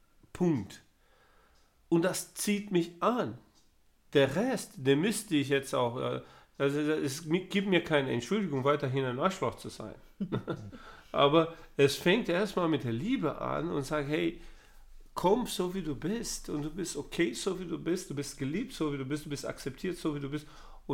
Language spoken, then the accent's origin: German; Brazil; ich komme aus Brasilien